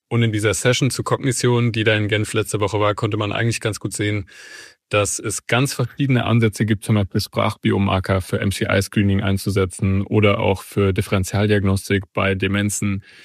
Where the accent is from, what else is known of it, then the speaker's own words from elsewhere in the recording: Eifel, Germany; ich komme aus der Eifel